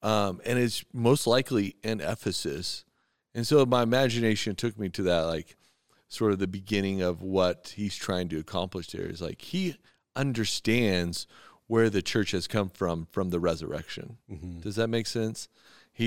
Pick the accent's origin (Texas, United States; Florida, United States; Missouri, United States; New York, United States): Texas, United States; there's a dynamic here because I'm from Texas